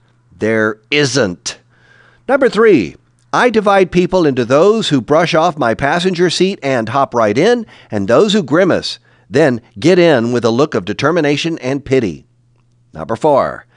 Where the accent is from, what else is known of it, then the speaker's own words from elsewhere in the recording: Detroit, Michigan, United States; Maybe it's because I grew up in Detroit, but I believe that the condition of your vehicle says something about you.